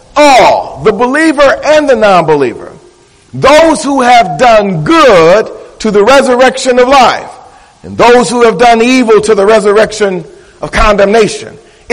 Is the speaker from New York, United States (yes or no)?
no; Detroit, Michigan, United States; And folk, I am from Detroit.